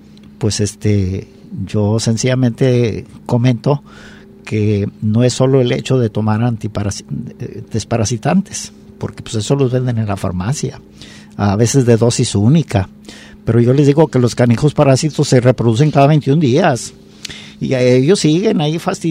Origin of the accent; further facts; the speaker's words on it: Autlán, Jalisco, Mexico; aquí en Autlán, no muy lejos, yo soy de Autlán